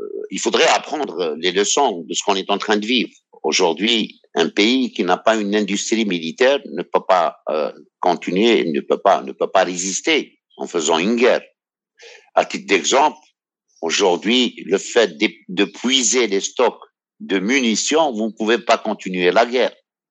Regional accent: Algeria; c'est pas parce que je suis algérien que je le dis

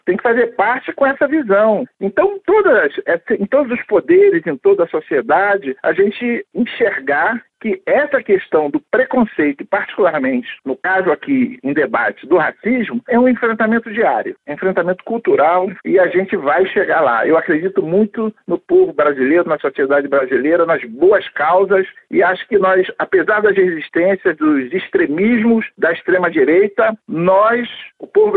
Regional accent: Brazil; Eu faço questão de ser, eu sou negro brasileiro. Então, eu sou brasileiro, eu sou fruto dessa miscigenação que nós temos no nosso país

